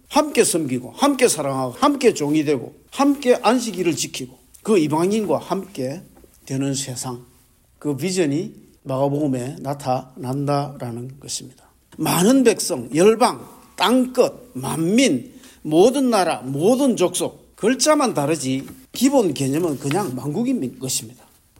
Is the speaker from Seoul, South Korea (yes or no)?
no; Busan, South Korea; 제가 부산에서 자랐는데 일본하고 가깝기 때문에 일본의 말 잔재가 굉장히 많습니다.